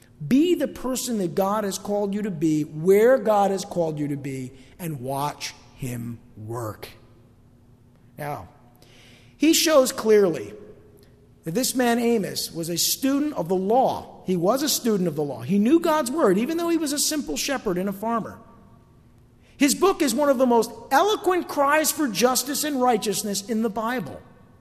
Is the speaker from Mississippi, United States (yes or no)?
no; New Jersey, United States; I'm a guy from North Jersey. This is the way I speak. This is who I am.